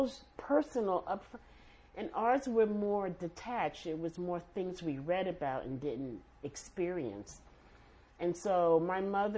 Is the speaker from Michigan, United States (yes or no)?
no; Harlem, New York, United States; Most of the businesses when I grew up in Harlem were business of color